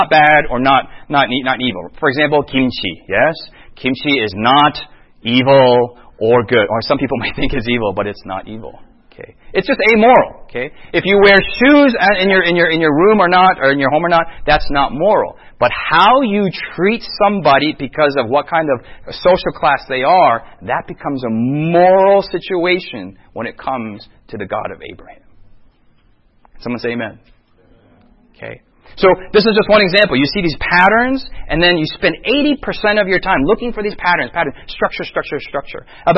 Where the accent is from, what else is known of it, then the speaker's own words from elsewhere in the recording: United States; I'm an American. I talk loud on the subway. I'm going to talk with my English accent.